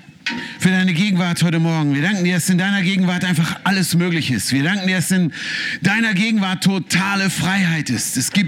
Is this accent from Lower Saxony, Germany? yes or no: yes; Hanover, Lower Saxony, Germany; ich kann nur Schriftdeutsch sprechen. Ich komme aus Hannover und wir sind ein wenig stolz drauf, dass wir das Deutsch sprechen, das man überall versteht.